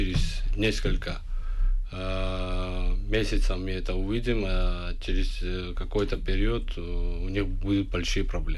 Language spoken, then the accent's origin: Russian; Georgia; Я, как все остальные грузины, думаем